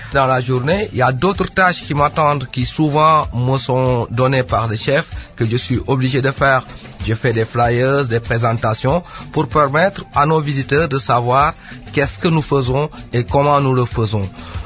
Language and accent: French; Saint-Louis, Senegal; j'ai eu à faire des études dans ma ville natale Saint-Louis.